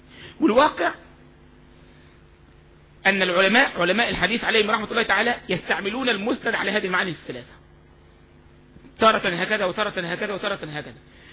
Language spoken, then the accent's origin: Arabic; Egypt; انت احنا عندنا في مصر كلمة مبسوط يعني ايه؟